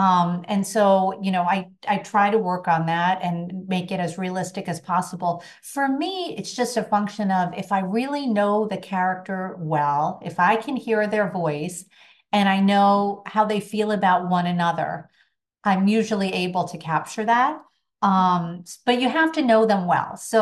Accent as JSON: {"language": "English", "town": "Boston", "region": "Massachusetts", "country": "United States", "said": "I'm from the Boston area."}